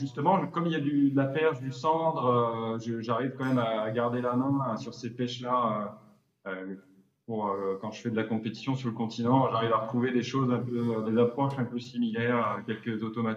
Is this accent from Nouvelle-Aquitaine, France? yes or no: yes; Bordeaux, Nouvelle-Aquitaine, France; now in Corsica, France; J'ai passé toute mon enfance en Gironde et je suis arrivé en Corse en 2008.